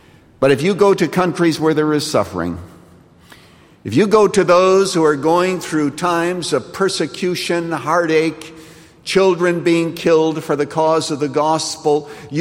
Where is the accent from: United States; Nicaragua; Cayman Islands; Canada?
Canada; when I was growing up in Canada, we'd go to a store